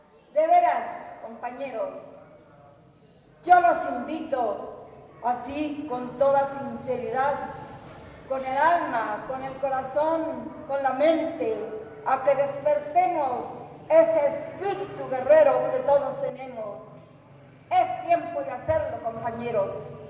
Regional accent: Tepoztlán, Morelos, Mexico; contarles de las luchas que ha pasado mi pueblo Tepoztlán

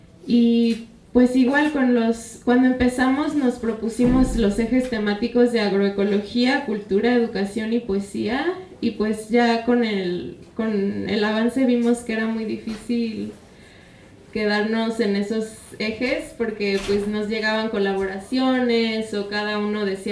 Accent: Chiapas, Mexico; la mayoría de los temas y de los escritores somos de Chiapas y si no mexicanos.

